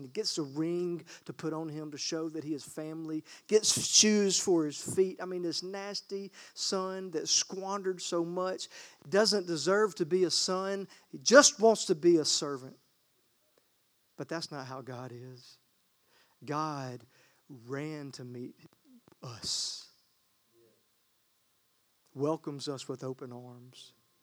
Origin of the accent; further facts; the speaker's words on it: the South, United States; Now, I still call myself a Christian because I'm from the South.